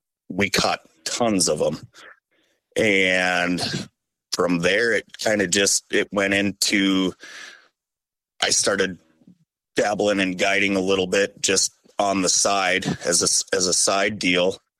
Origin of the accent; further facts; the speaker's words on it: Minnesota, United States; It's funny you say that, because I grew up in West Central Minnesota, just on the edge of Otter Tail County, the next county over.